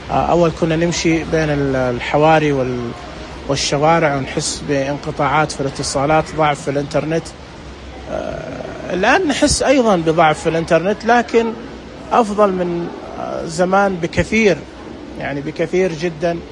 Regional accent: Taif, Makkah Province, Saudi Arabia; يعني إحنا عندنا في الطائف كثير من المشاريع ما تبدأ إلا في الصيف

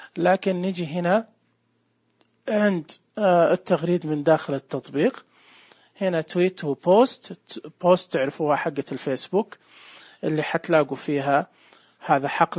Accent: Saudi Arabia; طبعا أنا سعودي، تمام زي ما أنتم شايفين وسامعين يعني لهجتي

